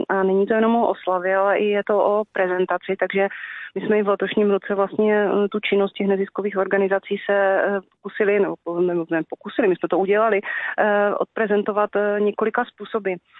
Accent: Dobroslavice, Moravian-Silesian Region, Czechia; A já jsem z Dobroslavic

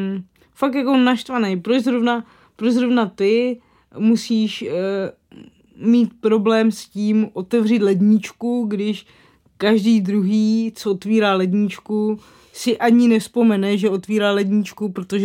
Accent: Moravany, South Moravian Region, Czechia; já pocházím z Moravan u Kyjova, což je na Slovácku. A tam je ta víra docela hluboce zakořeněná, bych řekla.

